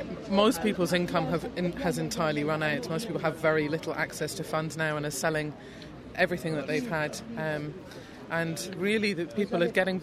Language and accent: English; London, United Kingdom; now in Ireland; I'm originally from London, where I was born, and my father is from Aleppo, and I've been living in Ireland for the last 15 years.